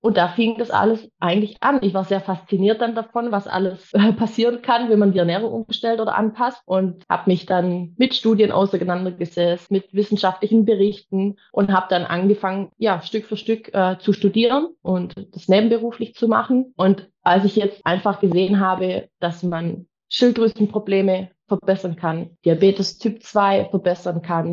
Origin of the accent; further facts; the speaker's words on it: Balingen, Baden-Württemberg, Germany; Ich komme aus Balingen